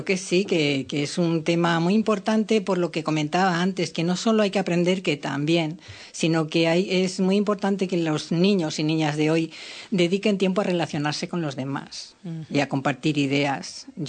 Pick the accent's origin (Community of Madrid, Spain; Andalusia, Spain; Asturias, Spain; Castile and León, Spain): Castile and León, Spain; Fuenteguinaldo; born there; en Fuente Aguinaldo, que es mi pueblo natal